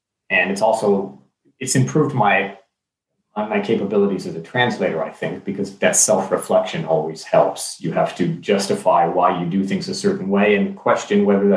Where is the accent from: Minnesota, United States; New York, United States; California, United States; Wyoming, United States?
California, United States; Los Angeles; Well, I grew up in Los Angeles. I went to the university in Los Angeles